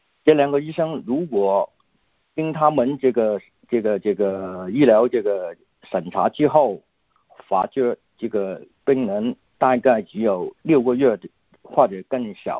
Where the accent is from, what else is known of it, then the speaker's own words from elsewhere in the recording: Hong Kong; born there; Chinese is a second language; 因为我本人是从香港出生的，所以这个国语讲得不太好。